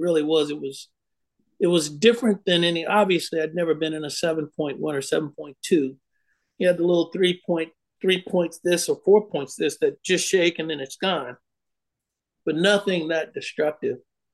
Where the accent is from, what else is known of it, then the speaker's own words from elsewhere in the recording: Oakland, California, United States; I'm from Oakland. There was a lot of bragging going back and forth, a lot of smack talking.